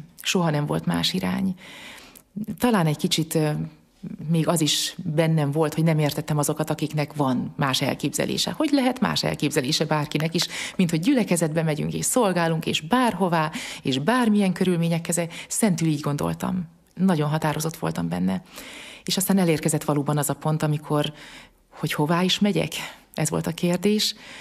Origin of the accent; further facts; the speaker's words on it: Megyaszó, Borsod-Abaúj-Zemplén, Hungary; Én Megyaszón nőttem fel, a szülőfalu Megyaszó, és a családi házunk a parókia szomszédságában volt